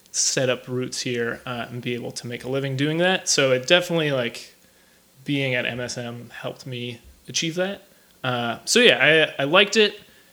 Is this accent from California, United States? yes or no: no; Minneapolis, Minnesota, United States; now in New York, United States; Minneapolis, suburbs of Minneapolis.